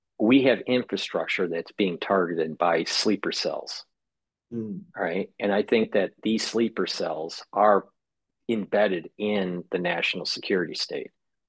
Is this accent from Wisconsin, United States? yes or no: no; Michigan, United States; moved away as an adult; now in New York, United States; I lived in Michigan, born and raised in Michigan, and then moved to New York in 2008.